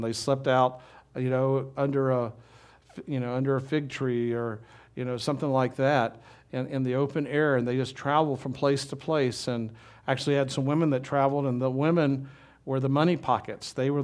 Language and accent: English; Minden, United States; I remember I grew up in Minden, and many of you are here from Minden